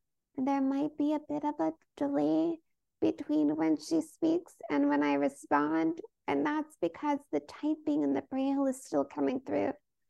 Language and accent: English; California, United States; I was born in California. I identify as a Californian and an American first and foremost.